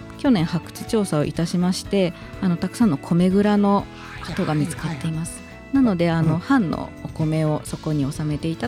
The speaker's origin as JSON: {"language": "Japanese", "region": "Ehime", "country": "Japan", "said": "私自身があの出身が四国の方なんですけど、あの愛媛の出身なので"}